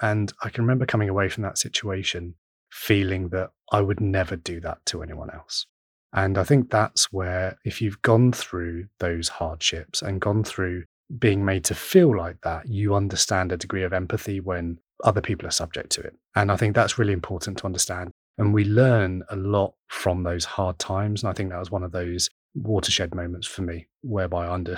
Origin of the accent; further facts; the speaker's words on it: United Kingdom; as a Brit